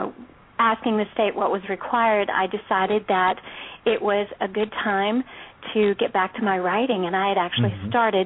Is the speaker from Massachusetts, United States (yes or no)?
no; Arlington, Texas, United States; I was the youngest of seven children. I grew up in Arlington, Texas, near where actually you are right now.